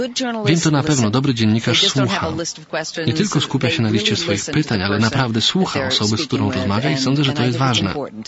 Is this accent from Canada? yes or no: yes; Canada; Dorastałem w Kanadzie i często widziałem panią w telewizji